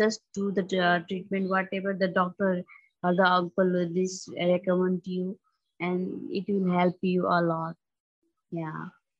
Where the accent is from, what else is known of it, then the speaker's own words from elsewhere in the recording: Lumbini Province, Nepal; English is a second language; I'm basically from Nepal. I'm nearby the called Lumbini, which is the birthplace of Gautam Buddha, actually.